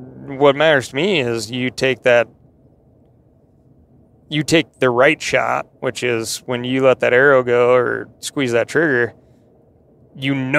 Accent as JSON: {"language": "English", "region": "Montana", "country": "United States", "tie": "born or raised there", "said": "And growing up in Montana, I'll tell you, that's the truth."}